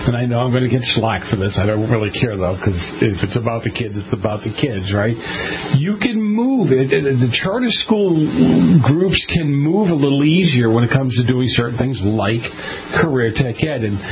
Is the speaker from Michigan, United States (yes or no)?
no; Boston, Massachusetts, United States; born or raised there